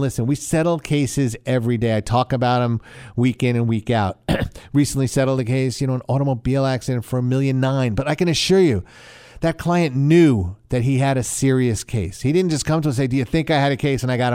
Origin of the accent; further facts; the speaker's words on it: East Northport, New York, United States; I grew up here in Long Island, went to John Glenn High School, grew up in East Northport